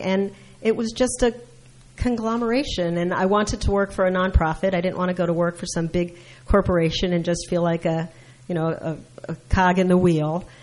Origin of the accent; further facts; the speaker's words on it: Bedminster, New Jersey, United States; I'm born and raised in Bedminster, so I refer to myself as a townie. So I grew up in the rural, suburban Somerset Hills area.